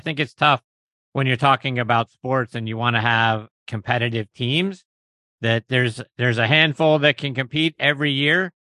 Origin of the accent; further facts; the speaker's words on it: Pittsburgh, Pennsylvania, United States; and I love the Pirates and I'm from Pittsburgh and all